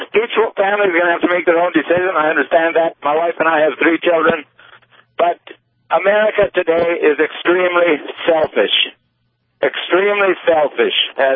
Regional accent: Minnesota, United States; now in Stanley, United States; I am near Stanley, North Dakota. I'm an oil hauler. I'm from Minnesota.

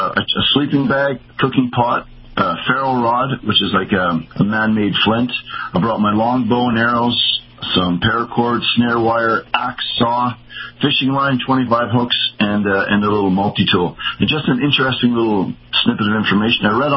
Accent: Canada; And being a Canadian, I mean, I think in Celsius.

